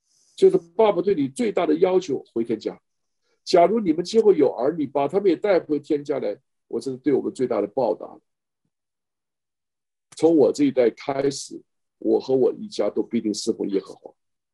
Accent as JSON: {"language": "Chinese", "country": "China", "said": "我想我们中国人大多数吧，101%的人都受到这个影响"}